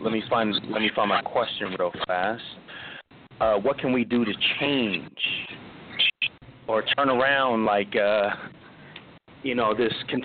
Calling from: Dallas, Texas, United States; I'm calling from Dallas, Texas.

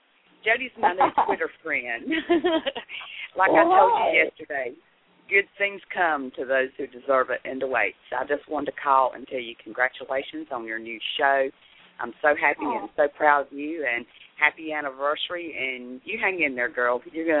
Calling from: Claremont, North Carolina, United States; I'm calling from Claremont, North Carolina.

